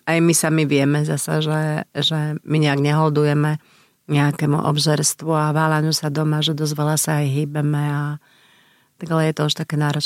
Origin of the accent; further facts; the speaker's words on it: Košice, Košice Region, Slovakia; Ja pochádzam z Košíc, som z Košičanka a po skončení VŽMu sme chceli zostať v Bratislave.